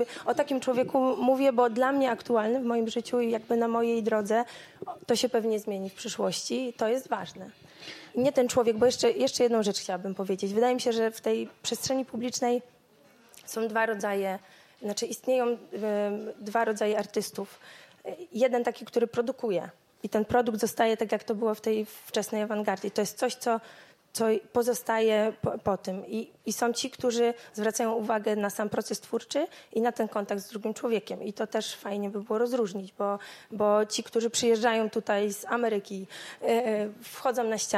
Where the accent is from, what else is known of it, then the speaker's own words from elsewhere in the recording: Łódź, Łódź Voivodeship, Poland; wychowałam się tutaj w Łodzi